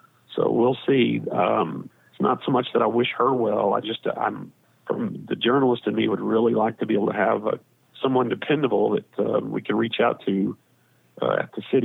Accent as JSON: {"language": "English", "country": "United States"}